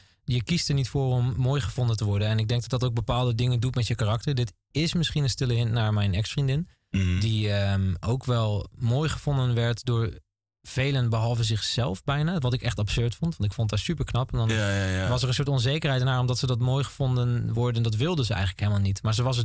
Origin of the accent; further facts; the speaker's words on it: Groningen, Netherlands; Ik kom uit Groningen, dus ik zie dat niet vaak hier in Groningen.